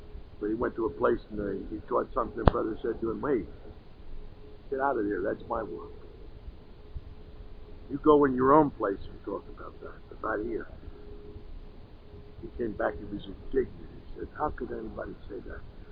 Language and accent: English; Philadelphia, Pennsylvania, United States; I was brought up in Philadelphia